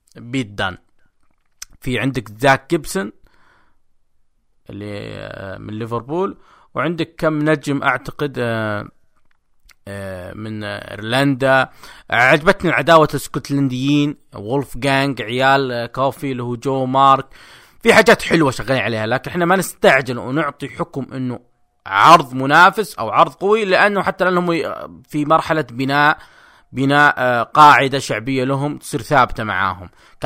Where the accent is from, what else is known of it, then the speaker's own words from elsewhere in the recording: Saudi Arabia; عندنا بالسعودية 3 بالليل